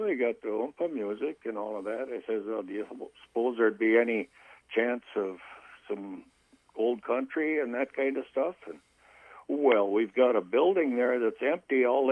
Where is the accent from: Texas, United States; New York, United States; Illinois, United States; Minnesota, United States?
Minnesota, United States; St. Cloud; Well, I was born and raised around St. Cloud